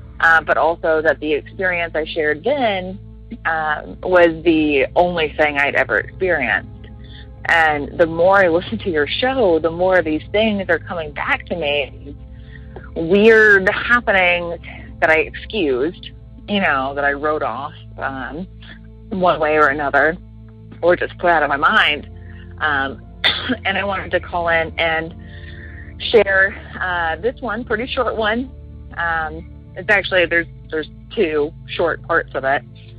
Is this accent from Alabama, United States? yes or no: yes; Alabama, United States; moved away; I don't live there now, but I'm from Alabama.